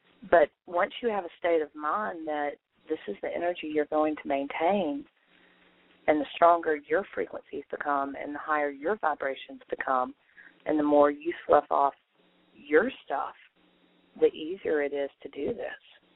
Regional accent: Louisiana, United States; Well, I am from Louisiana, but I don't

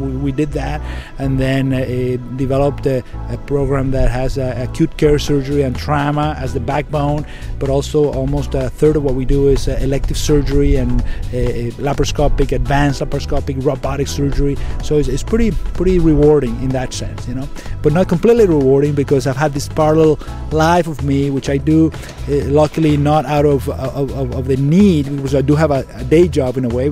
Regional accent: Venezuela; I come from Venezuela

